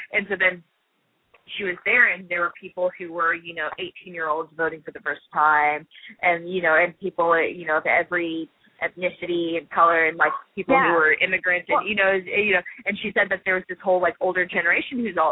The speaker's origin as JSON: {"language": "English", "region": "Texas", "country": "United States", "tie": "born or raised there", "said": "Because, you know, I grew up in Texas"}